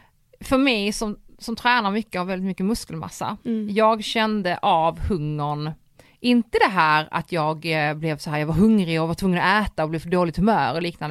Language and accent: Swedish; Poland; Swedish is a second language; Jag skyller på att jag är polack.